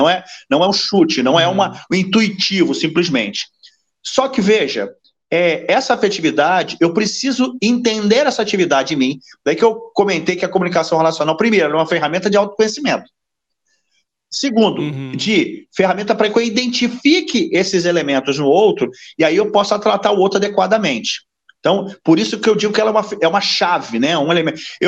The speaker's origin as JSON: {"language": "Portuguese", "region": "Rio de Janeiro", "country": "Brazil", "also_born_or_lived": "São Paulo", "lives_now": "Niterói, Brazil", "said": "eu sou do Rio de Janeiro, 32 anos em São Paulo, né? Agora eu estou, na verdade, estou entre Rio e São Paulo, né? Eu estou no Vale do Paraíba hoje, Taubaté, mais especificamente, mas a minha residência principal, já nos últimos 3 anos, é Niterói, Rio de Janeiro."}